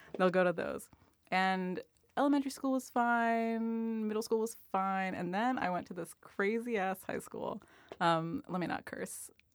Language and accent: English; Springfield, Virginia, United States; also born or lived in Arlington; I grew up in Virginia, in Northern Virginia.